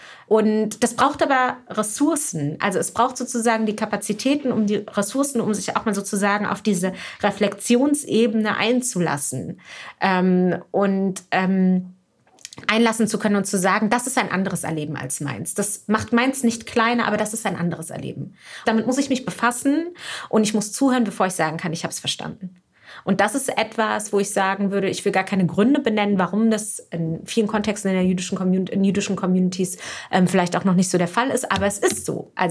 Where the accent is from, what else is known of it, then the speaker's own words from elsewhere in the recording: Frankfurt, Hesse, Germany; ich bin in Frankfurt aufgewachsen, ich bin da zur Schule gegangen